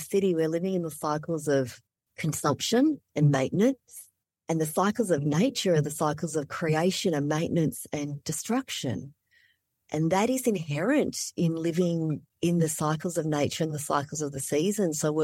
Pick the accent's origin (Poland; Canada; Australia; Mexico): Australia; Melbourne, Victoria; also born or lived in Vietnam / Malaysia / Indonesia; now in Alaska, United States; This is where I was raised.